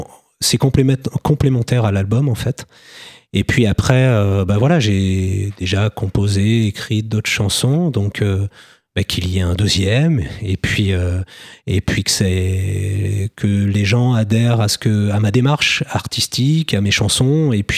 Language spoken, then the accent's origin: French; Amiens, Hauts-de-France, France; born there; also born or lived in Bordeaux / Versailles; je suis né à Amiens. Après, j'ai beaucoup bougé, notamment quand j'avais 20 ans, j'ai vécu à Bordeaux. Après, j'ai vécu du côté de Versailles aussi. Et puis, je suis revenu dans la région